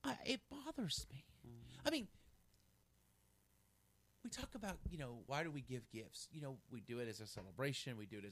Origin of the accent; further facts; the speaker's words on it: Oklahoma City, Oklahoma, United States; I said, where'd you grow up? I said, Oklahoma City. Well, I did too.